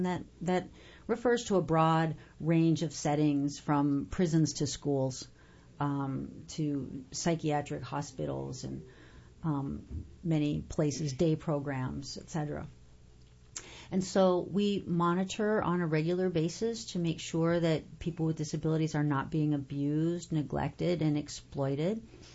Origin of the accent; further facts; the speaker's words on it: California, United States; He is a blind attorney from California, so we're both attorneys from California.